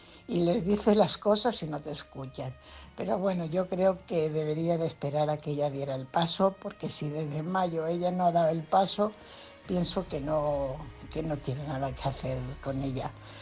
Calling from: Fuenlabrada, Community of Madrid, Spain; corresponsal de Fuenlabrada.

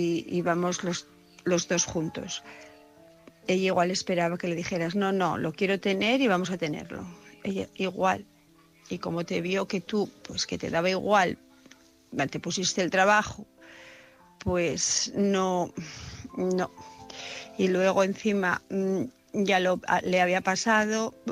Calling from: Asturias, Spain; de Asturias. Pues, a ver

